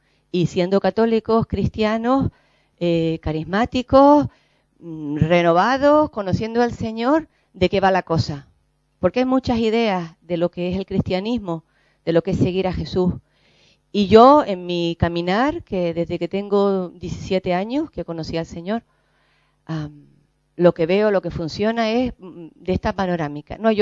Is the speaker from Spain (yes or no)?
yes; Canary Islands, Spain; en toda España, que yo soy de Canarias, he estado en Palencia